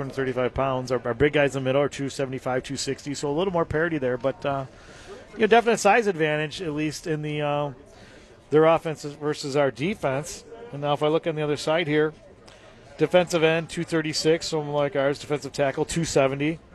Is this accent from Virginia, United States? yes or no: no; New York, United States; we had some beautiful winters growing up in Western New York